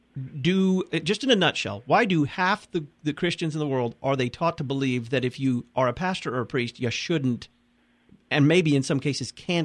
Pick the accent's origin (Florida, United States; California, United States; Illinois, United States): Illinois, United States; Waterloo; He's pastor of Emmanuel Lutheran Church in Waterloo, Illinois, my hometown.